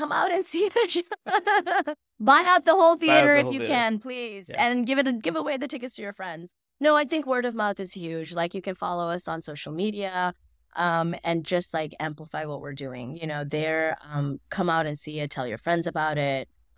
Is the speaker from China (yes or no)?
no; Mississippi, United States; And then just about, you know, my crazy ass childhood, just growing up in Mississippi with one of nine.